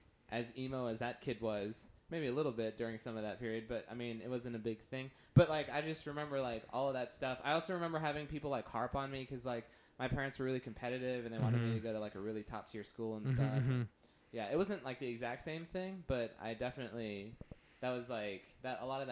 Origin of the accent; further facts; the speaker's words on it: Irving, Texas, United States; I grew up in Irving, Texas, like, I went to school there.